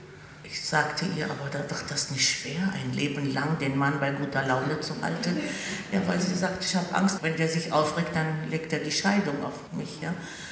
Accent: Bethlehem, West Bank, Palestine; German is a second language; Ich komme aus Bethlehem.

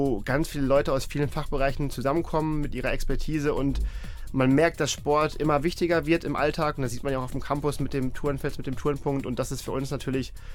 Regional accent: Dortmund, North Rhine-Westphalia, Germany; Und also ich bin gebürtiger Dortmunder und habe dann für 3 Jahre hier bei einem großen Breitensportverein in Dortmund als Projektmanager gearbeitet.

